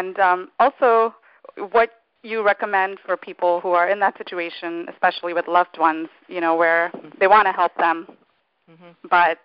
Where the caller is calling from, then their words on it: New Jersey, United States; Hi. Hi, Jan. … I'm calling from New Jersey.